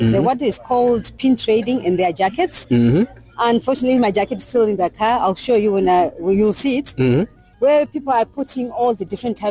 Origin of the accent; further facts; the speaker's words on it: Zimbabwe; I'm from Zimbabwe. I'm a Pathfinder from Zimbabwe. I'm a master guide from Zimbabwe.